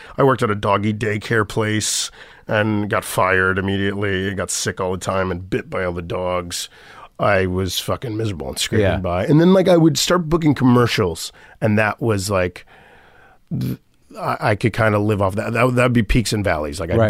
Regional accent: Florida, United States; Because Florida, growing up in Florida, it was so segregated and racist and anti-Semitic and anti-Haitian.

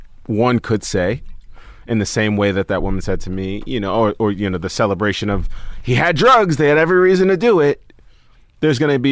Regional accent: Staten Island, New York, United States; growing up in Staten Island

